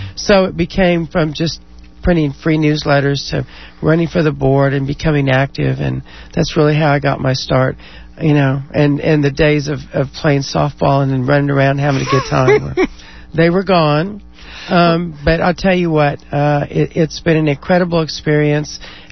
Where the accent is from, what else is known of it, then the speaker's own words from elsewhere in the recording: California, United States; Well, I was raised in California in the 60s, so I was, you know, doing some of those anti-war demonstrations and sneaking off to Berkeley.